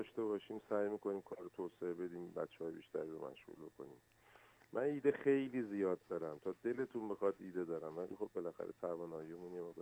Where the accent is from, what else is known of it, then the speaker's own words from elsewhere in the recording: Iran; رمز موفقیت من فقط عرق ملی منه، یعنی به عشق به وطنم، واقعا به ایرانم عشق می‌ورزم.